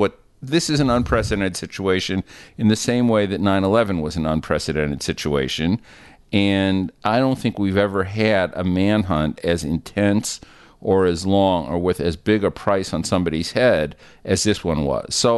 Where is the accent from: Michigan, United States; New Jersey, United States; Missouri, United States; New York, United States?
Missouri, United States; I'm from Missouri. Our nickname is the Show Me State.